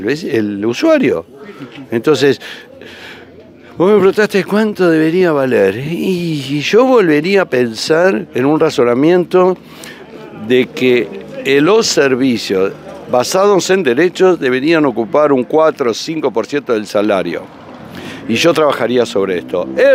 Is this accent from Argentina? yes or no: yes; Argentina; yo soy argentino, vivo acá